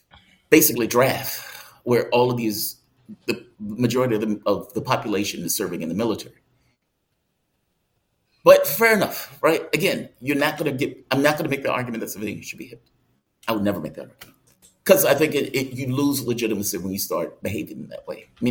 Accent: United States; So, you know, it's like, forgive me for being an American on some of the stuff.

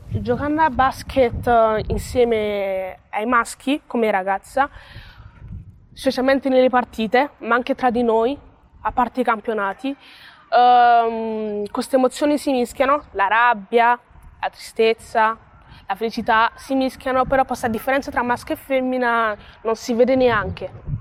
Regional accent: Pozzuoli, Campania, Italy; born there; Ho 14 anni, sono nata a Pozzuoli, vicino a Napoli. I miei genitori sono di origine nigeriana.

